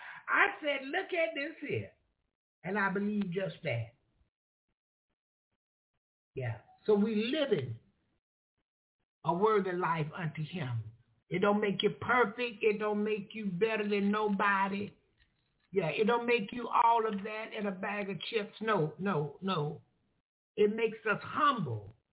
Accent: United States; I'm from America. Y'all know I stay in my lane.

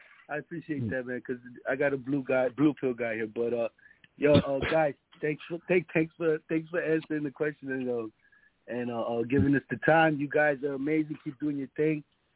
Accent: Ecuador; She's Nigerian, and we're from Ecuador.

